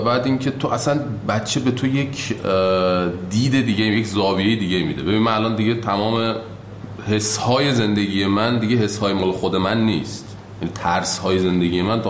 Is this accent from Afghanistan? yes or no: no; Iran; moved away; ما که خارج از ایرانیم